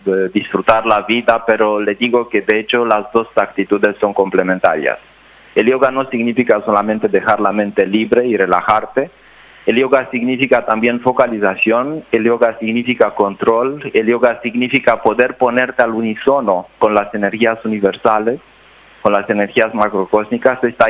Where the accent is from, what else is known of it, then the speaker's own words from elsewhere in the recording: Romania; born there; Spanish is a second language; moved away; yo soy nacido en Rumania. Llegué en este mundo hace 5 o 6 años.